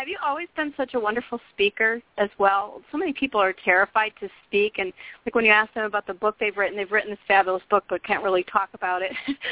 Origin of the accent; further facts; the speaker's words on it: Falmouth, Maine, United States; I'm from Falmouth, Maine. I'm here in Falmouth right now. I love Maine.